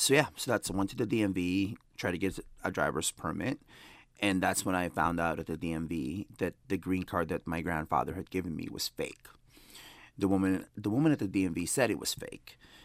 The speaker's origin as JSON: {"language": "English", "country": "Philippines", "tie": "born or raised there", "lives_now": "United States", "said": "growing up in the Philippines, I didn't know what Mexican was"}